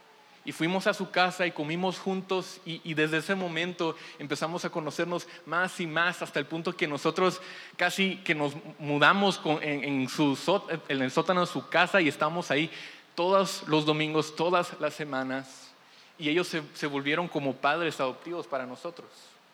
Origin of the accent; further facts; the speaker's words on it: Guatemala; yo crecí aquí en Guate.